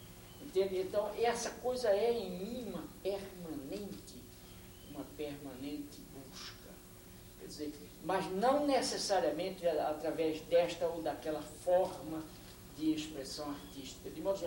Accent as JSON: {"language": "Portuguese", "town": "Recife", "region": "Pernambuco", "country": "Brazil", "tie": "born or raised there", "said": "que eu passava diante dos mamulengos na praça, perto da casa onde eu nasci, que eu visito sempre, toda vez que vou ao Recife"}